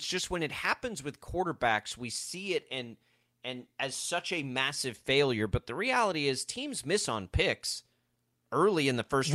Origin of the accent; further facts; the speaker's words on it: Amarillo, Texas, United States; he's from my hometown. He's from Amarillo